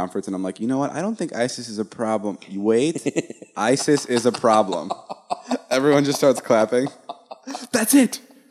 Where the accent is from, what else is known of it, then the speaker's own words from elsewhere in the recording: United States; I'm such an American, like, little... twerp. I don't know anything about Slovakia.